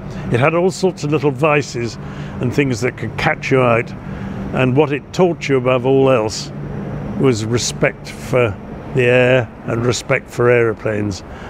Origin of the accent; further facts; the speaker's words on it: India; moved away; I was born in India. We lived in India until 1947, 1948.